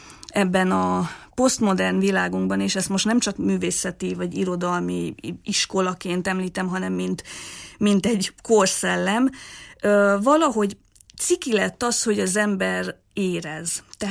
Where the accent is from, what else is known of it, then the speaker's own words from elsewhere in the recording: Târgu Mureș, Mureș County, Romania; Marosvásárhelyen születtem, 90-ben, és hát mondhatni, hogy tőzsgyökeres vásárhelyi vagyok. Itt végeztem az iskoláimat, középiskolában az Unirába jártam